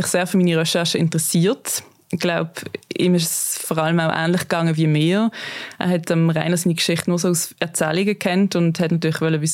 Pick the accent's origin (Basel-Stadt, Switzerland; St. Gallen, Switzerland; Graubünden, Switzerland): Basel-Stadt, Switzerland; Basel; Also ich bin in Basel aufgewachsen.